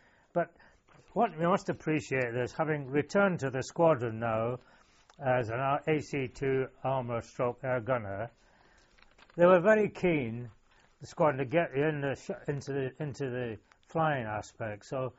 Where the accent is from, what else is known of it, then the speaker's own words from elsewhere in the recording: Scotland, United Kingdom; being a Scot